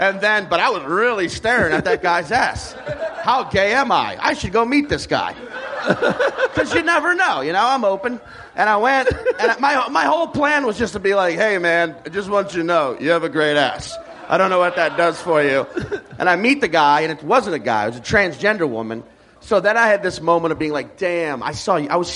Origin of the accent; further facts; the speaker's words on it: New Orleans, Louisiana, United States; But I grew up in New Orleans, like outside New Orleans, so it's like they, like black people weren't a shock.